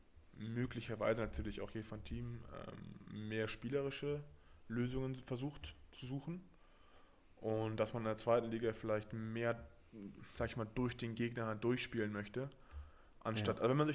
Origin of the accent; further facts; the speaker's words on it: Berlin, Germany; moved away as an adult; also born or lived in Paris; ich komme aus Berlin und dann in Paris gelebt, jetzt in Brief zu sein. Das sind 50.000 Einwohner Stadt.